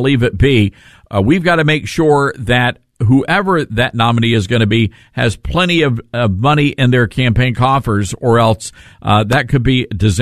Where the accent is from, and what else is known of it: Memphis, Tennessee, United States; born or raised there